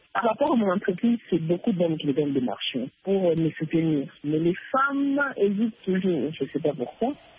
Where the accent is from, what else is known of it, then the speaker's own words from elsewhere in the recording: Bukavu, South Kivu, DR Congo; Alors là, je suis rentrée chez moi à Bukavu pour ouvrir mon entreprise